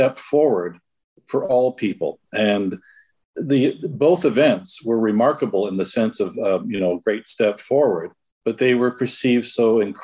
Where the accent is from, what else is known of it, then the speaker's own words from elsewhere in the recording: Canada; And as a Canadian, I think we're pretty excited